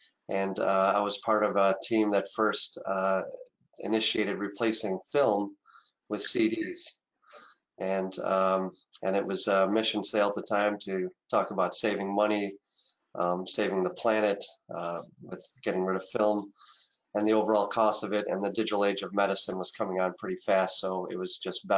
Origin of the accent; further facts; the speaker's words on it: Chicago, Illinois, United States; Well, I'm born and raised in Chicagoland, and it is cold here as well.